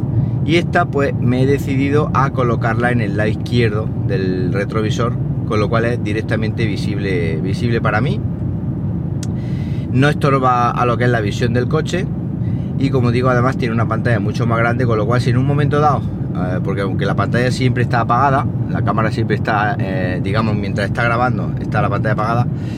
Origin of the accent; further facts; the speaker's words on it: Siles, Andalusia, Spain; es que un pueblo ahora mismo como Siles, que es mi pueblo